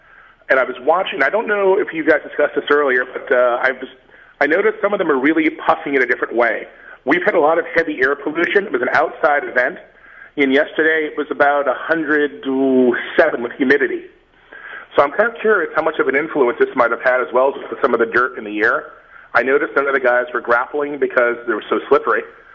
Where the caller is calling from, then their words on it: Abu Dhabi, United Arab Emirates; I'm calling from Abu Dhabi.